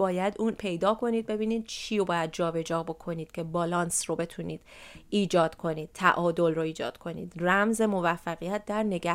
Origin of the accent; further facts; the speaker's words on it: Iran; moved away; حالا مثلا من وقتی از ایران اومدم بیرون هیچ وابستگی حس نمی کردم